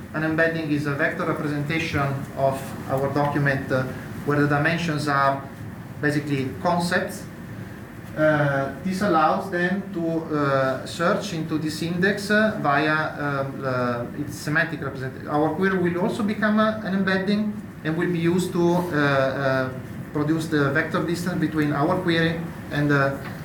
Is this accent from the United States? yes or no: no; Italy; English is a second language; benvenuti in my home country of Italy.